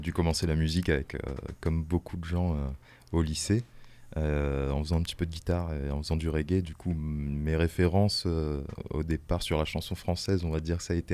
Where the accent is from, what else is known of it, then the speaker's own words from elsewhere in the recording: Réunion, France; moved away; dès que je suis arrivé en métropole, parce que je viens de La Réunion